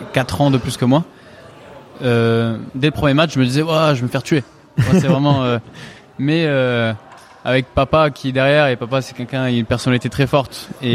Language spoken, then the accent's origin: French; France; moi je suis arrivé très jeune, j'avais un an et six mois, presque deux ans, donc en fait j'ai grandi en France.